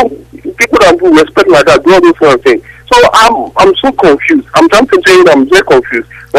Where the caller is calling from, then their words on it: Abuja, Federal Capital Territory, Nigeria; I'm calling from … I'm calling from Abuja.